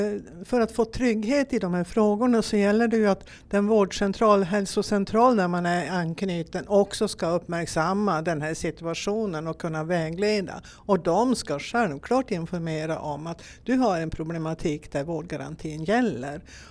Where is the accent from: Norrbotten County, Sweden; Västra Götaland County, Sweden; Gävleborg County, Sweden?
Norrbotten County, Sweden; Jag är visserligen från Norrbotten så jag har lättare att komma tillbaka och vara här.